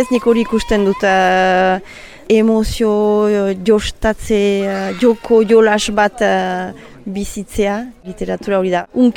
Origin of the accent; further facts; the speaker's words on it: Sare, Nouvelle-Aquitaine, France; Sarakoa naiz.